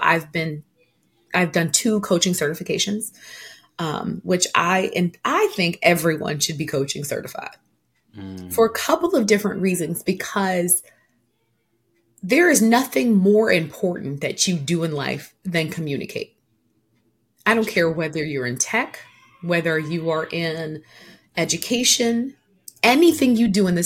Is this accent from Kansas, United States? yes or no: no; Pennsauken, New Jersey, United States; So I grew up in Pensauken, so right across the bridge from Philly.